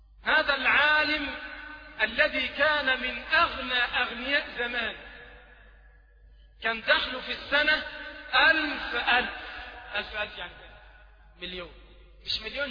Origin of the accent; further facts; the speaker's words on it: Egypt; وهذا يذكرني ببعض الناس عندنا في مصر